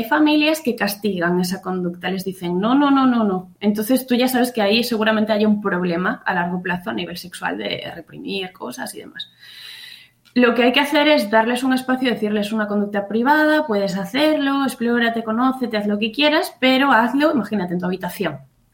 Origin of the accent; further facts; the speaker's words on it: Bueu, Galicia, Spain; now in Burela, Spain; yo soy de Pontevedra, de un pueblecito que se llama Bueu, pero vivo en Burela, en la costa de Lugo, la Mariña que está tan infectada de COVID.